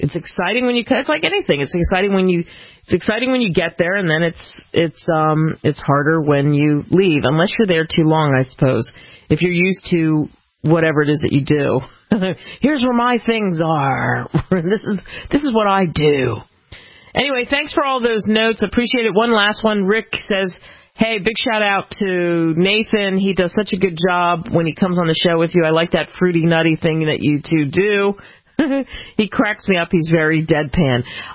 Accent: Philadelphia, Pennsylvania, United States; now in California, United States; I thought of you because I'm from Philadelphia, but I live in California, and I got to travel back home.

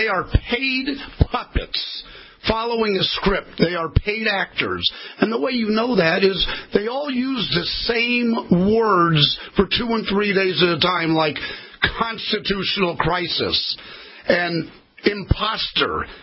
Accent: California, United States; I was raised in California, and starting at 17, I went to the thoroughbred racetracks in Southern California

